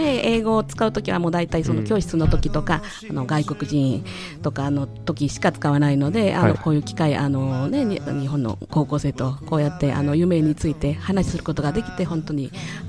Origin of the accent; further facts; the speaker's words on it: Mexico; 私がのメキシコ生まれ育ち、はい、で、私 の, 生まれあの育った環境ではテレビがなかったんですね